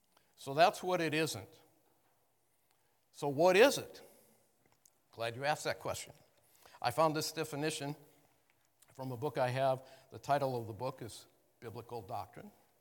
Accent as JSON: {"language": "English", "country": "United States", "tie": "born there", "said": "of course I'm a Christian. I was born in America."}